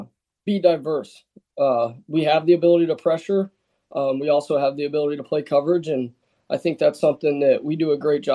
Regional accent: Gillette, Wyoming, United States; So I'm originally from Gillette, Wyoming. My dad was a head high school football coach for 14 years

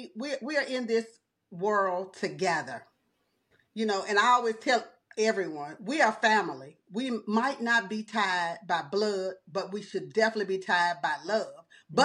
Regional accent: Nashville, Tennessee, United States; I grew up in Nashville, Tennessee. I was born in 1965.

